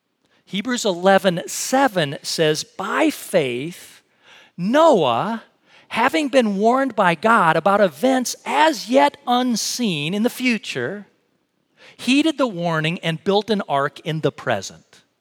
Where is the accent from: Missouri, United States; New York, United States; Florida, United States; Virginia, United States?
Missouri, United States; also born or lived in Minnesota / Wisconsin; You know that I was born in Minnesota, lived in Wisconsin, but junior high and high school, I lived in Missouri